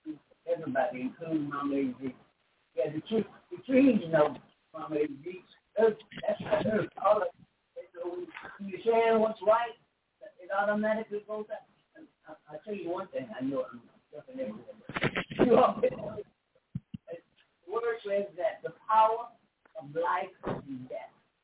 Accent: Detroit, Michigan, United States; the live show with Detroit, my hometown, he brought that back.

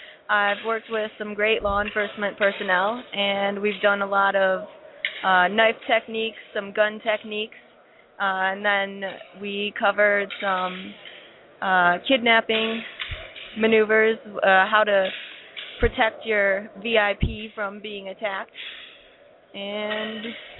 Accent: Buffalo, New York, United States; I'm from Buffalo, New York.

